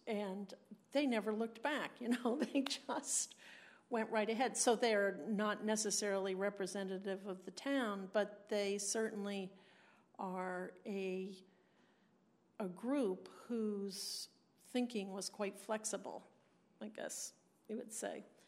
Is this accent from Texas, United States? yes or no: no; New Jersey, United States; I think I grew up in New Jersey, and my friends in New Jersey's kids are living in places that our parents would just be aghast